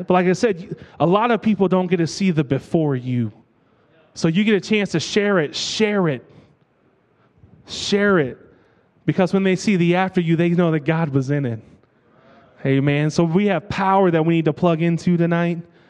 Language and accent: English; Gary, Indiana, United States; We grew up in Gary as well for most of my childhood.